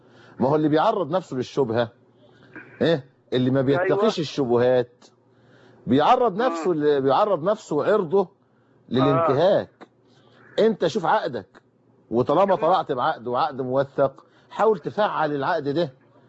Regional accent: Egypt; العرف عندنا في مصر ما يقتضي أن الزوج لا يقدم مهرا

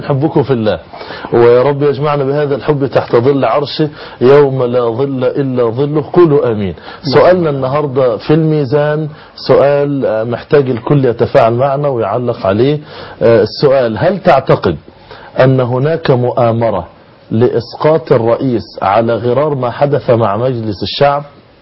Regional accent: Egypt; بلدنا مصر

